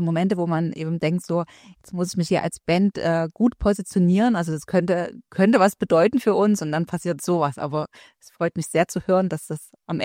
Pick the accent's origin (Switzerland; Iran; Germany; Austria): Germany; Saxony; ich komme ja jetzt hier aus Sachsen, aus so einer Ecke im Erzgebirge